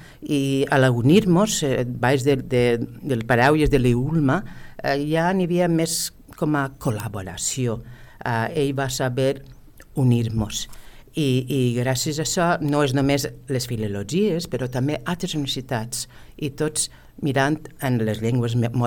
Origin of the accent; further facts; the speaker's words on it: United States; now in Spain; Jo vaig nàixer i em vaig criar als Estats Units i ahir pues vaig fer els meus estudis. Al vindre a Espanya vaig muntar la meva pròpia acadèmia d'anglès